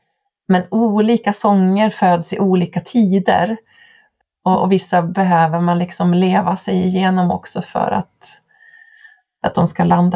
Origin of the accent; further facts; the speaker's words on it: Kalix, Norrbotten County, Sweden; Jag var hemma i Kalix i somras.